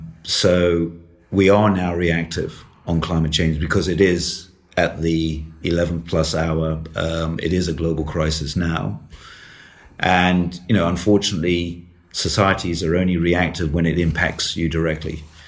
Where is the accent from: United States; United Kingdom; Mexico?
United Kingdom; I am British